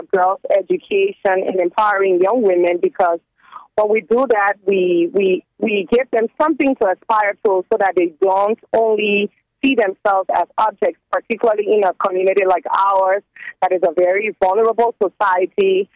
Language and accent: English; Liberia; is the short form of my Fele name. I'm from the Fele ethnic group. And it's the largest ethnic group in Liberia